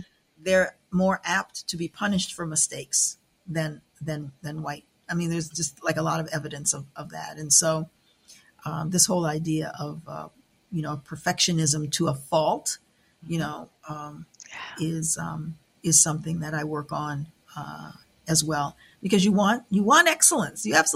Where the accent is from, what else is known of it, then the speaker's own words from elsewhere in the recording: Niagara Falls, New York, United States; So I grew up in Niagara Falls, New York. It's not a large Black community.